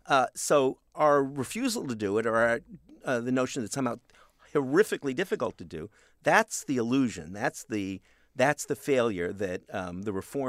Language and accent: English; Canada; I'm a Canadian, right? So I know from socialized medicine and its benefits.